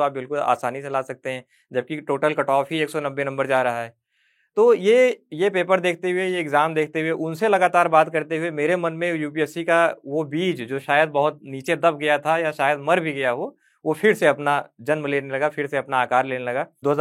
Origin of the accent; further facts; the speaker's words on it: Pratapgarh, Uttar Pradesh, India; इसकी कहानी हमारे गांव में, जो कि है उत्तर प्रदेश के बहुत छोटा सा एक गाँव जो कि प्रतापगढ़ जिले में है, वहाँ से। 90s का दौर है, हम लोग वहाँ पे पढ़ते थे।